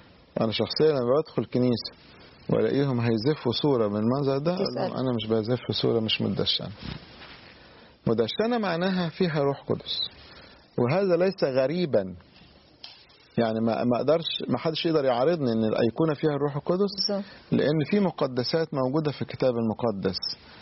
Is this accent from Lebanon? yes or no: no; Upper Egypt, Egypt; في بعض البلاد عندنا في الصعيد عايمة على كنوز من الآثار